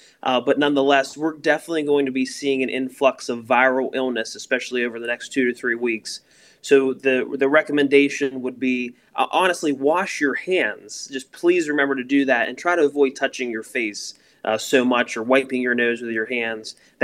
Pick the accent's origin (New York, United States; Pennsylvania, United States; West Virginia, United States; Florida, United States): Pennsylvania, United States; I was born and raised here in Fayette County, and my first job was actually with Fayette EMS right here in Connellsville.